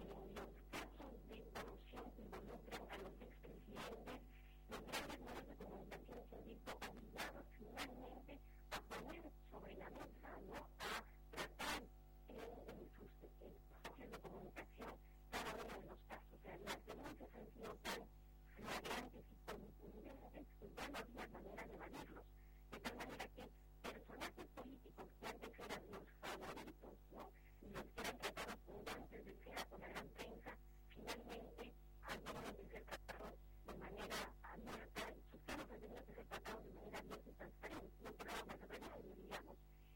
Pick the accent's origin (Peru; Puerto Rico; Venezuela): Peru; ir como peruanos hacia un nuevo pacto constituyente